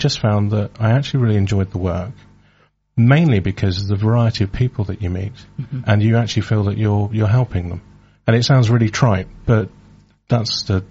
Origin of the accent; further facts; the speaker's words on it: London, United Kingdom; now in Suffolk, United Kingdom; I was so from London I chased a girl to Suffolk of all places.